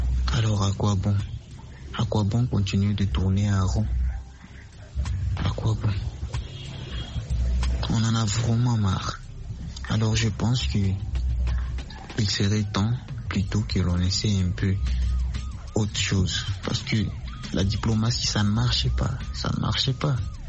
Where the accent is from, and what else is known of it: Bukavu, South Kivu, DR Congo